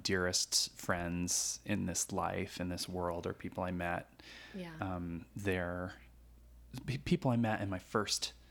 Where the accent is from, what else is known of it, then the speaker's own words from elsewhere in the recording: Du Quoin, Illinois, United States; I grew up in a little town called DuQuoin, Illinois, which is a little farm town in rural Southern Illinois.